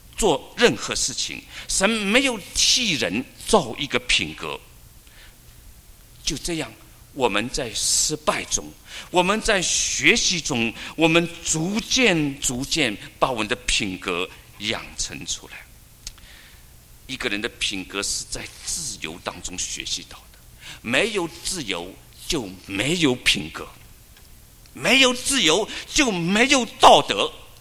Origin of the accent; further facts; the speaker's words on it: China; 在我们中国的文化中，我们都是中国人